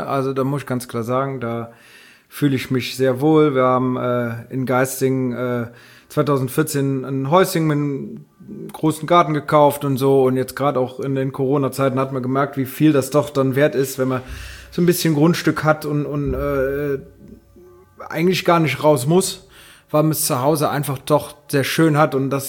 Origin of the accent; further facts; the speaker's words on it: Rhineland, Germany; Ja, natürlich hat man als Rheinländer immer mal so den Gedanken, oh, ich will mal nach Köln.